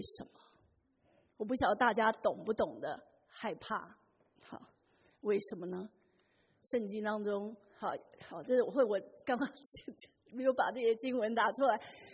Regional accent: China; 我们中国人呢有两个新年

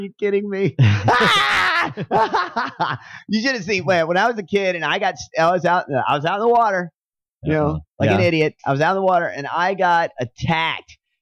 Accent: Florida, United States; I grew up in Florida

